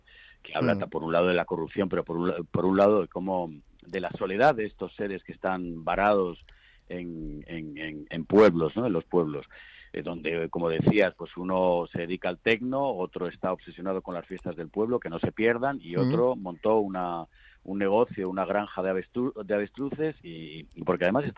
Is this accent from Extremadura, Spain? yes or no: yes; Extremadura, Spain; llegué anoche a mi pueblo, aquí en un pueblo estupendo de Extremadura